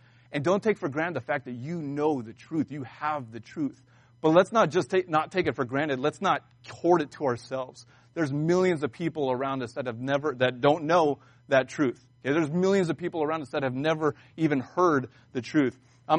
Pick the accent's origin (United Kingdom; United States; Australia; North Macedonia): United States; born there; I was born in America, a free country.